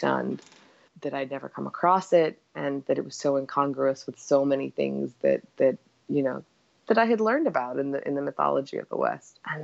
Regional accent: Egypt; also born or lived in Yugoslavia / Cyprus; now in United States; We were in Cyprus for a while. I grew up in Egypt. We came to the States and moved around basically every 3 years.

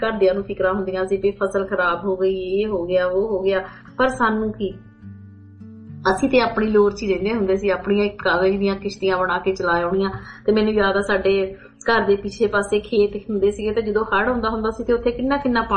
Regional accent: Punjab, India; ਮੈਂ ਦੁਆਬੇ ਤੋਂ ਬਿਲੋਂਗ ਕਰਦੀ ਹਾਂ ਜੀ, ਹੁਸ਼ਿਆਰਪੁਰ ਡਿਸਟ੍ਰਿਕਟ ਤੋਂ

